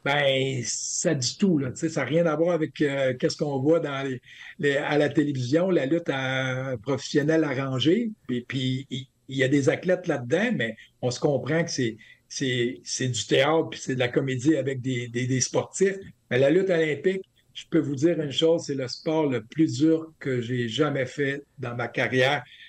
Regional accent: Warwick, Quebec, Canada; Tu sais, je viens des Bois-Francs, un petit village qui s'appelle Warwick, à côté de Victoriaville. Puis, c'est pas plus que ça.

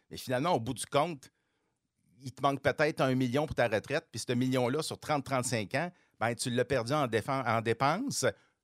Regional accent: Montreal, Quebec, Canada; born there; ça paraît que je suis né à Montréal.

